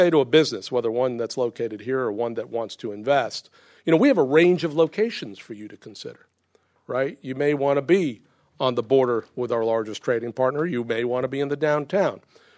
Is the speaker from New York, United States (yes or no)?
yes; Brooklyn, New York, United States; And I grew up in Brooklyn, New York in the 70s.